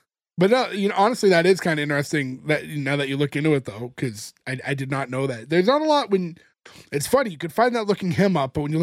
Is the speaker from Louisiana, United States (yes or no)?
no; Boston, Massachusetts, United States; forget that we're from Boston